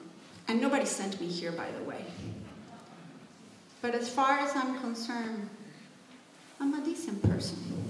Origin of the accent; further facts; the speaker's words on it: Mexico; English is a second language; when you hear my accent and you ask me where I am, I tell you Mexico. I'm a Mexican immigrant.